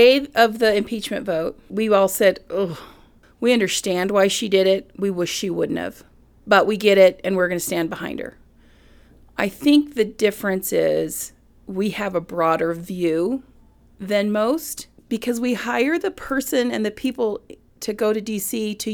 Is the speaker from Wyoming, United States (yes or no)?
yes; Wyoming, United States; I grew up in Wyoming.